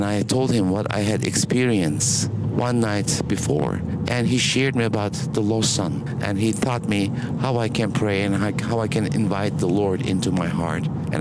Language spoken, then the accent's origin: English; Istanbul, Turkey; English is a second language; I was born in Istanbul. I raised up in a secular Muslim family.